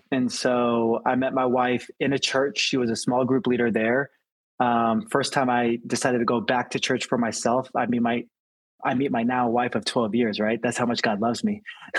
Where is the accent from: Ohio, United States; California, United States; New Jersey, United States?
California, United States; I will say what rivals as a Californian, just in terms of quality, Shake Shack.